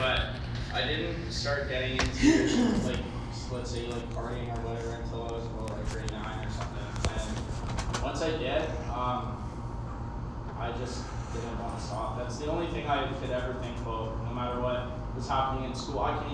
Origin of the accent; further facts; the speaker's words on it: Calgary, Alberta, Canada; I'm originally from Calgary.